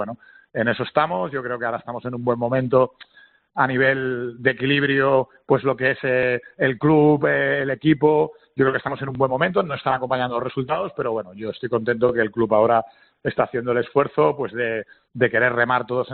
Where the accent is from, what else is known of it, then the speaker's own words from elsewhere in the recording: Badalona, Catalonia, Spain; Yo soy de Badalona, o sea, para mí primero es bastante especial